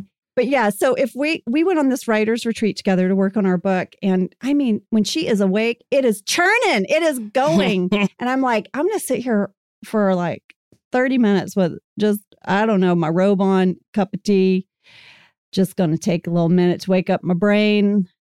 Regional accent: Indonesia; I grew up in Indonesia and we had a bidet.

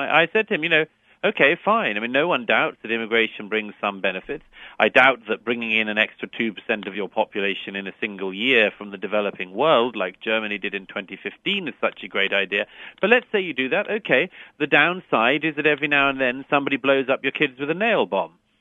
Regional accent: United Kingdom; all my life in this country I've been treated as a Muslim and never once have I been told my rights as a British woman.

